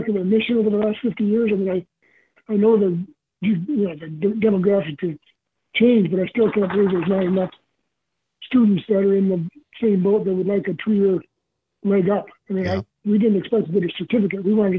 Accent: United States; I grew up in Chalk County on a farm in a house that did not have indoor plumbing.

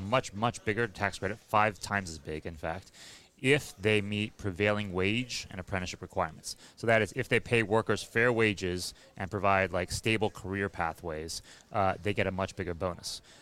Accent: West Virginia, United States

